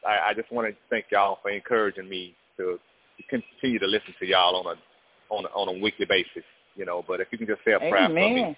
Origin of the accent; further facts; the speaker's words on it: Houston, Texas, United States; from Houston, Texas, and I often listen.